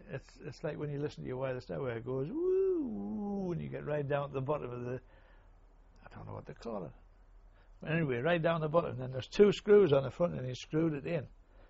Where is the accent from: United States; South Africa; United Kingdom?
United Kingdom; North East England; accent: Geordie; Similar, yeah, but I think that'd be difficult through me being a Geordie and my I've got like a high pitched voice.